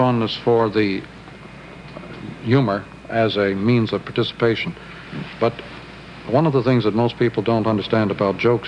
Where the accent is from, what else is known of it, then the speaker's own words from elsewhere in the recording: Canada; I'm not a very suitable person to discuss this matter as a Canadian